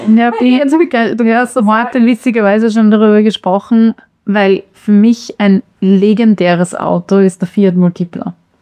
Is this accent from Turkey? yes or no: no; Austria; ist es eben bei uns in Österreich, also beim Papa zu Hause, abgeholt worden.